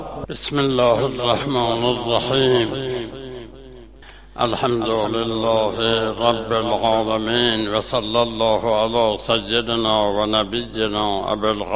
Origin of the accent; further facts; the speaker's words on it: Kermanshah, Iran; نهایت از شهر خودم کرمانشاه به دیدن بستروان آمدم